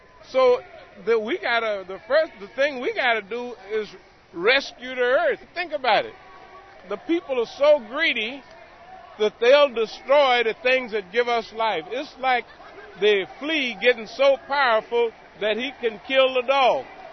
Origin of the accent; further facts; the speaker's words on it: Washington, District of Columbia, United States; We're from Southeast Washington.